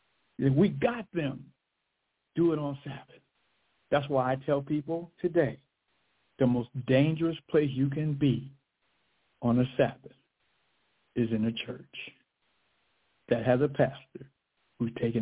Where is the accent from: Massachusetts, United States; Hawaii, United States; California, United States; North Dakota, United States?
California, United States; and I was living in California, my home state at the time.